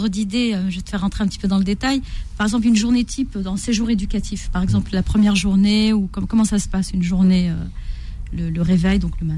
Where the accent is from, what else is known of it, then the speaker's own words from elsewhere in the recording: Corsica, France; je suis Corse